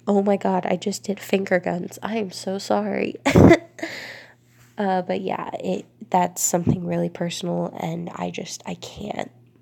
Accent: Florida, United States; accent: southern drawl; Well, I'm from Florida, but I have a lot of family that grew up and are from the southern United States, kind of just scattered all over.

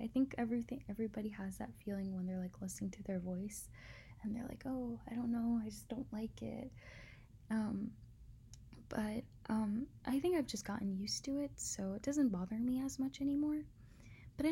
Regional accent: United States; I'm Asian American, born in Asia, but I was raised here in America.

